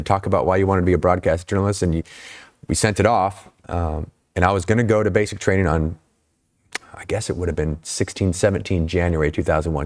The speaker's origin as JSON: {"language": "English", "town": "Snohomish", "region": "Washington", "country": "United States", "tie": "born or raised there", "said": "Born and raised in that town. I knew nothing but that town."}